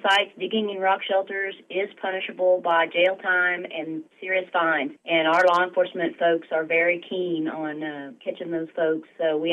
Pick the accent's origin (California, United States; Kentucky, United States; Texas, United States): Kentucky, United States; Growing up in Kentucky, many of us are taught in school that Native Americans didn't live here.